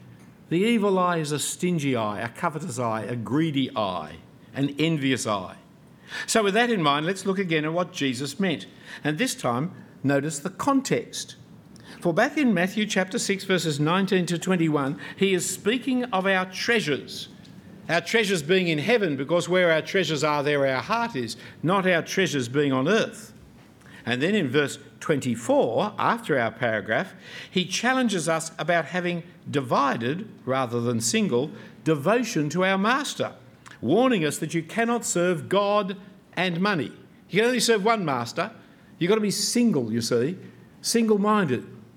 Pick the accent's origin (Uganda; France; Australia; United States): Australia; here, friends, is the problem facing Australian Christians today. Of course, we've got many problems as Australian Christians